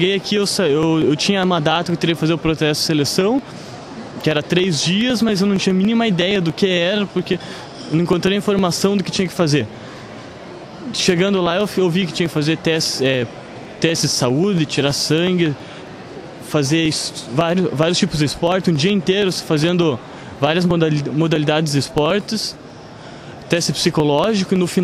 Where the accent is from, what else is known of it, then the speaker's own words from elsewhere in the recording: Brazil; Eu sou meio misturado, né? A mãe é suíça, a avó é alemã, mas eu nasci no Brasil. Então, eu cresci no Brasil